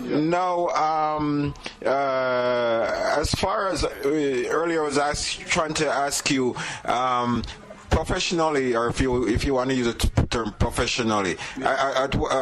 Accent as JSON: {"language": "English", "region": "Kingston", "country": "Jamaica", "said": "because I'm a Kingstonian myself, you know, and I you know, as a Kingstonian, I kind of like country, but I never had an opportunity to live out there."}